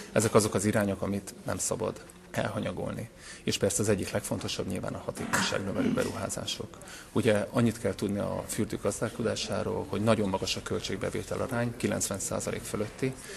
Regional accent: Gyula, Békés, Hungary; born there; 1974-ben születtem, Tőzsökeres gyulai családból, bár édesapám budapesti

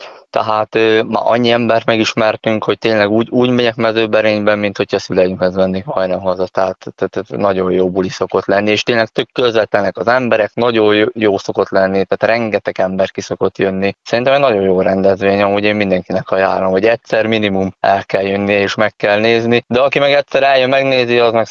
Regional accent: Veszprém, Veszprém County, Hungary; itt én Veszprémi vagyok, itt Veszprémben

